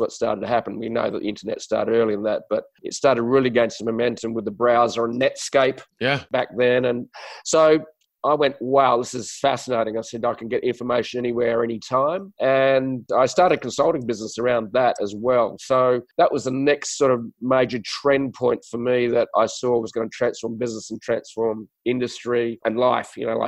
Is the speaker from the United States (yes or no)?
no; Adelaide, South Australia, Australia; now in Sydney, Australia; So I grew up in Adelaide, and then I had the fun stuff